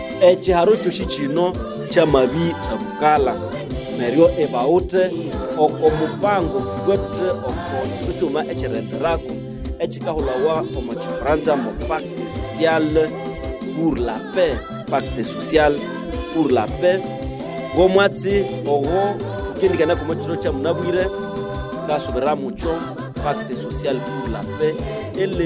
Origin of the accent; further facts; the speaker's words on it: DR Congo; chez nous, à la République démocratique du Congo